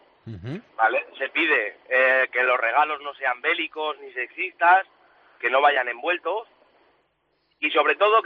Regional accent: Spain; Yo soy un ponedor español, me quedo aquí.

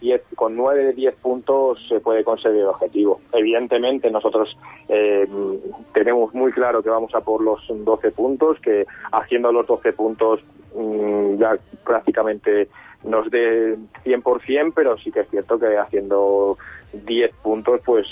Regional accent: Arnedo, La Rioja, Spain; now in Huesca, Spain; estoy muy contento en Huesca, estoy también cerca de mi ciudad de origen, de Arnedo

